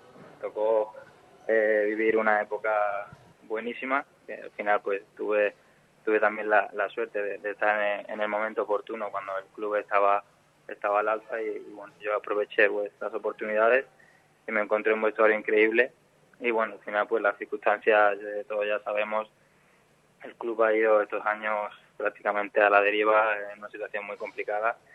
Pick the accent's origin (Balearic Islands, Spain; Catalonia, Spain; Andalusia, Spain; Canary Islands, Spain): Andalusia, Spain; Málaga; es el equipo de mi tierra, me considero malagueño, malaguista.